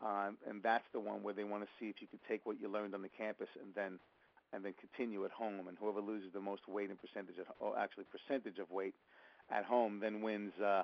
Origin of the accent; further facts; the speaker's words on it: Brooklyn, New York, United States; accent: Brooklyn; It was in New York, so I didn't mind being New York-y with my Brooklyn accent